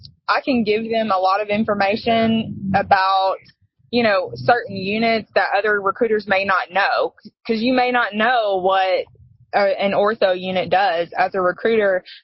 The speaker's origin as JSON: {"language": "English", "region": "Tennessee", "country": "United States", "accent": "Southern", "said": "Oh yeah, I'm from Tennessee, so I definitely have that Southern accent."}